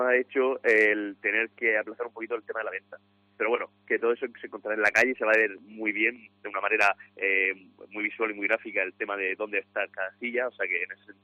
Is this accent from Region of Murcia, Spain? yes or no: yes; Cartagena, Region of Murcia, Spain; somos gente aquí de Cartagena